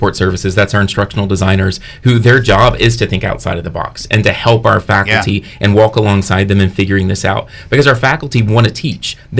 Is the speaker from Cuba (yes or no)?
no; Mississippi, United States; now in Fredericksburg, United States; But in 2020, my family and I moved to Virginia. We're not Virginia natives, we're from Mississippi. And so moved up here, got involved in Fredericksburg